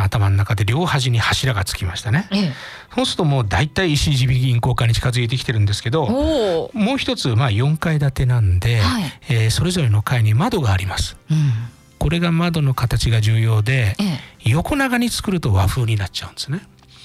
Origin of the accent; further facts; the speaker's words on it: Chiba, Japan; 千葉の出身なんです。